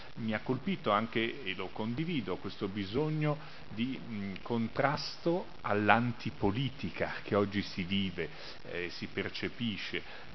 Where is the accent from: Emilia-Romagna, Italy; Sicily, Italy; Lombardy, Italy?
Lombardy, Italy; Milan; pur essendo milanese da sempre